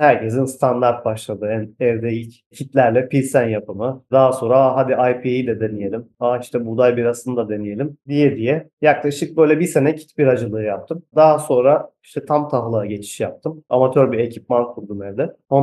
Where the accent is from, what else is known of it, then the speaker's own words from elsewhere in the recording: Antakya, Hatay, Turkey; 1984 doğumluyum. Doğma büyüme Antakyalıyım. 40 yıldır buranın kültürünü alarak büyüdük. Üniversiteyi Çukurova Üniversitesi'nde, Adana'da okudum bu arada.